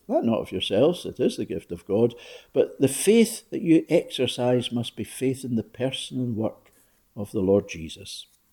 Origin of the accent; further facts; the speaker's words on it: Glasgow, Scotland, United Kingdom; I was brought up in the West End of Glasgow